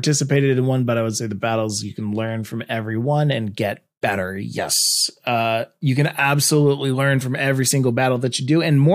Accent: Canada; See, I'm the Canadian.

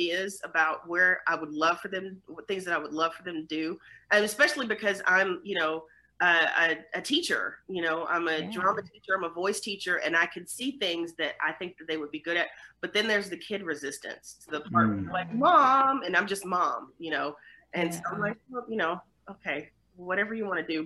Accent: Atlanta, Georgia, United States; also born or lived in Memphis; I was born in Memphis, raised mostly in Atlanta, grew up in Atlanta, spent most of my life in Atlanta.

